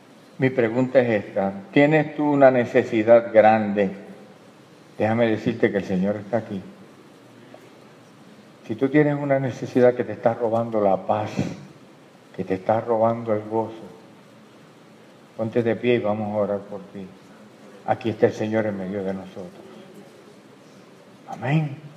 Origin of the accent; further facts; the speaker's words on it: Caguas, Puerto Rico; hablaba de mi pueblo, de Caguas, ¿verdad? Y ya yo la conocía y yo entraba y yo de nene iba a visitarla.